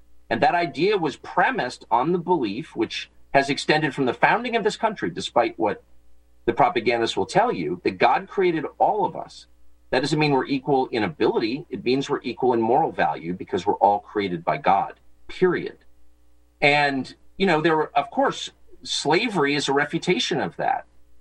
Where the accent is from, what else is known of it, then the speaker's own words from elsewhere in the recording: United States; And as a Christian, as an American, I just reject it.